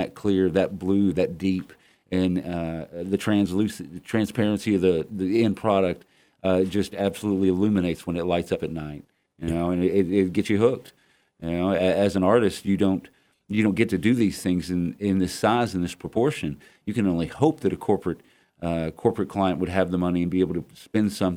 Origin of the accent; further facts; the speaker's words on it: Dallas, Texas, United States; I ain't from around these parts, Jerry.